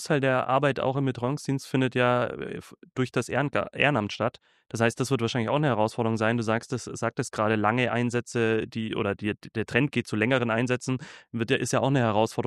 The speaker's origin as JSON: {"language": "German", "region": "Bavaria", "country": "Germany", "said": "also ich komme ja aus Bayern"}